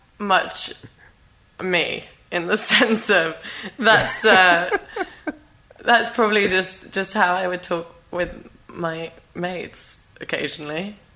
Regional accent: London, United Kingdom; now in Kosovo; before I moved to Kosovo and, you know, being born and raised in London, and, you know, I had lots of friends in London

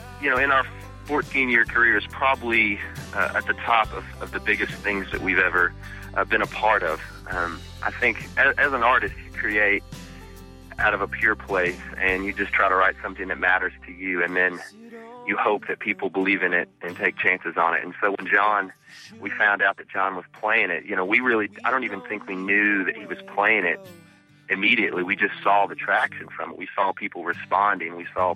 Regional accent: Texas, United States; yeah, we do wear boots, and we're from Texas, and we grew up on I grew up singing … songs mm-hmm. and Opry's in Texas.

